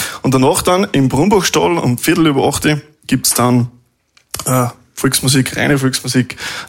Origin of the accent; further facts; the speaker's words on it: Großraming, Upper Austria, Austria; born there; Ich bin in Großraming geboren.